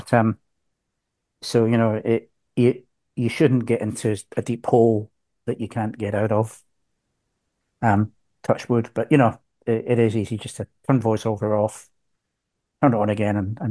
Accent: Scotland, United Kingdom; accent: Scottish; it's pretty accurate even for my Scottish accent.

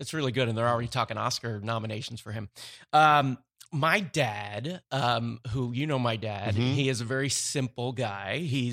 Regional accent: Philadelphia, Pennsylvania, United States; Especially because I'm from Philly and my mom went to the same school as him.

